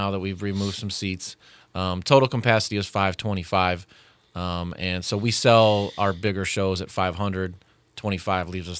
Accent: Hobart, Tasmania, Australia; here, and my roots are here, and this is where we're going to be.

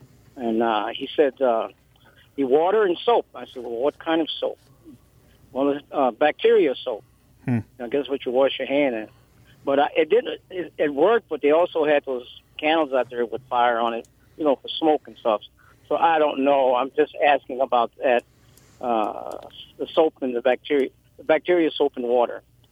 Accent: Natchitoches, Louisiana, United States; Well, actually, I'm from Natchitoches, Louisiana, but I live south of that, so you could say Natchitoches.

